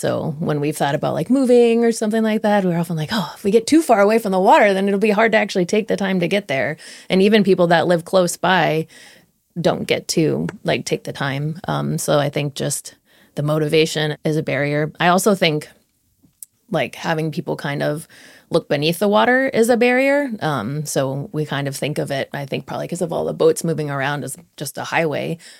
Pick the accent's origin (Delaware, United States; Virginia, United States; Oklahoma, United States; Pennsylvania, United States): Delaware, United States; where we went to the beaches of Delaware, where I grew up in the States